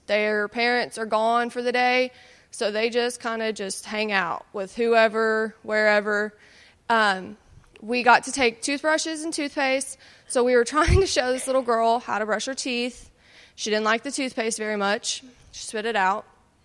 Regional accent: Texas, United States; Of course, when you wake up to an earthquake, being a Texan, you don't know what to do.

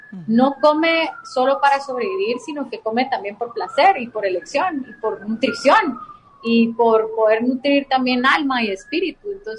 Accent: Guatemala

